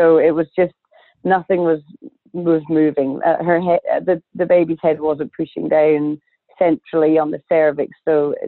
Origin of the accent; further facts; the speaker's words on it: Scotland, United Kingdom; moved away as an adult; now in Sydney, Australia; So I'm originally from Scotland. I now live in Sydney. I've been here for just over 7 years.